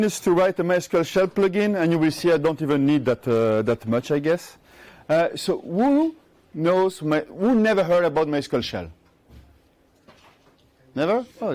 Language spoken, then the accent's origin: English; Belgium; English is a second language; I'm from Belgium, so I'm used to the Belgium water that you all had last night